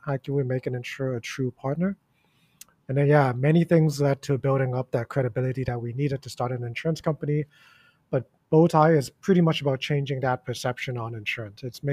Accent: Hong Kong; also born or lived in New York; I grew up in Hong Kong here, studied overseas, worked in New York for quite a few years. Moved back to Hong Kong 5 years ago.

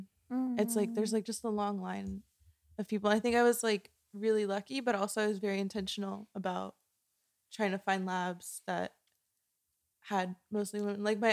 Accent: Florida, United States; She was from Miami and I was from Florida

